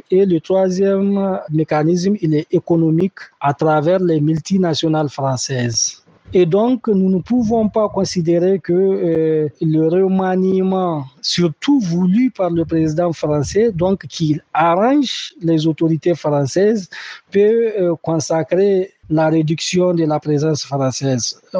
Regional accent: Niger; Nous n'avons pas besoin de la présence militaire française chez nous au Niger

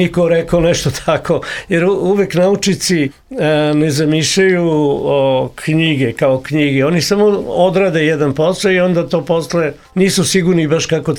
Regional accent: Veliko Gradište, Braničevo District, Serbia; also born or lived in Belgrade; ja sam odrastao u Velikom Gradištu, dakle moja majka, rodio se u Beogradu kao mnoga deca tada u bolnici, ali prvi put sam ugledao nebo stvarno iznad Velikog Gradišta

